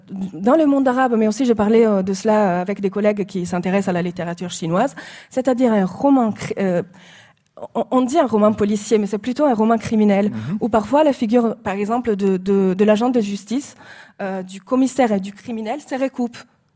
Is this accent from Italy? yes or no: yes; Italy; French is a second language; now in Egypt; non pas en tant que chercheuse, en tant qu'italienne en Égypte maintenant.